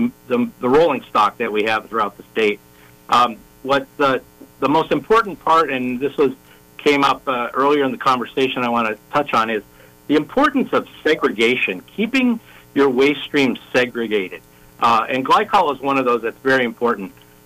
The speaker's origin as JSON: {"language": "English", "region": "Alaska", "country": "United States", "tie": "born or raised there", "also_born_or_lived": "Michigan", "said": "I'm a Michigan boy. I was born and raised in Michigan, but I really grew up in Alaska. I've been here 40 years."}